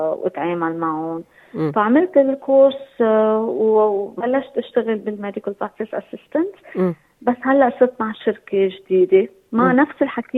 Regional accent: Beirut, Beirut Governorate, Lebanon; moved away; كانت الحرب الأهلية ووعيت على إنه في حرب على طول. كنا عايشين ببيروت

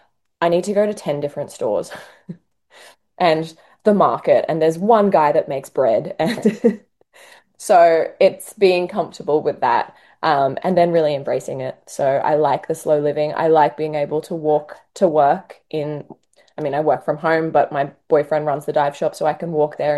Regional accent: Philippines; yeah, I'm Filipino. What of it?

